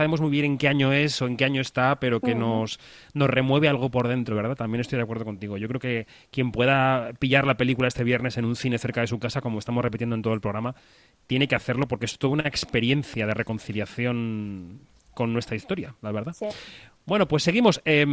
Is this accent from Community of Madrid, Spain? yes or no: yes; Madrid, Community of Madrid, Spain; born there; una gran zona, además cerca de donde yo nací, o sea que la conozco muy bien